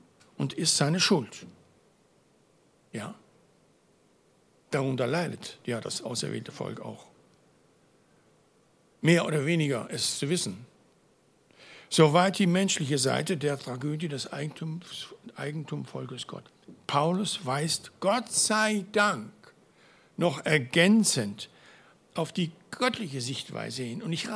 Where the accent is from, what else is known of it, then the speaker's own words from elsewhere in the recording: Baden-Württemberg, Germany; Ich komme ja aus dem Württembergischen.